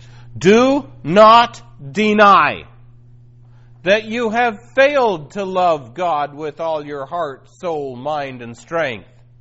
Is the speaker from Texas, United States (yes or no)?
no; Los Angeles, California, United States; I grew up in Los Angeles.